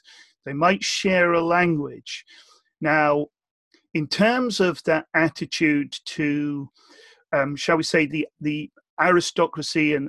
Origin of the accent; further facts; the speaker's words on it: Southampton, South East England, United Kingdom; moved away as an adult; I come from Irish immigrant parents, born and brought up in Southampton, England, and then moving further north and stepping over the border in 1990